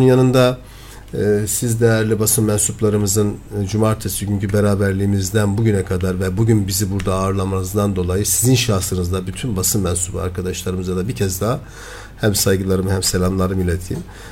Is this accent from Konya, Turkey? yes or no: no; Adana, Turkey; Biz Adanalıyız. Adana'yı seviyoruz. Adanalıları seviyoruz.